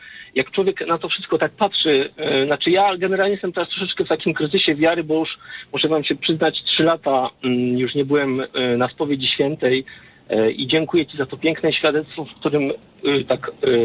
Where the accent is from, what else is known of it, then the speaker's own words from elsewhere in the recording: Lesser Poland, Poland; ja tutaj jestem spod Krakowa